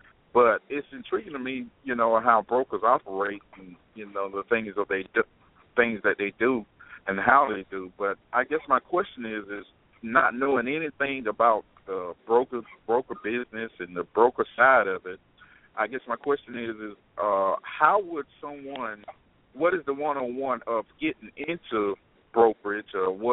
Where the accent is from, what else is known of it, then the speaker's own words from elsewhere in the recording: Georgia, United States; I am from Georgia.